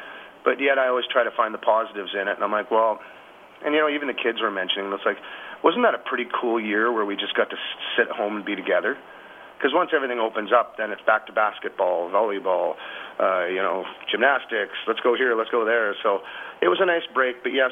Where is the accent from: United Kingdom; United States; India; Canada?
Canada; We're from Canada. We're proud to be Canadian artists, and we kind of stuck to our roots.